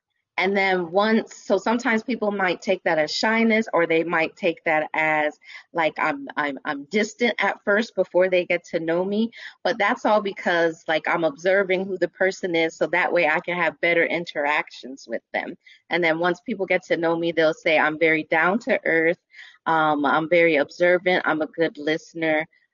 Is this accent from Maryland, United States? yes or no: yes; Maryland, United States; So I was born and raised in the D.C., Maryland, Virginia area known as the DMV. I was born in Maryland